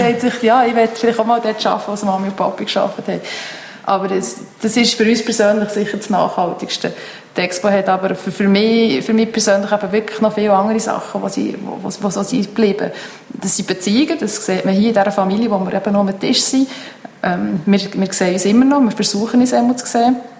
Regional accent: Fribourg, Switzerland; ich komme eher aus dem Freiburgischen.

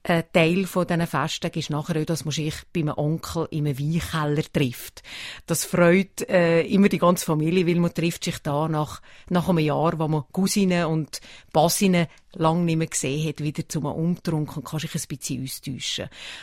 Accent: Gampel, Valais, Switzerland; ich komme aus Gampel, also aus dem Mittelwallis, am Eingang vom Lötschental

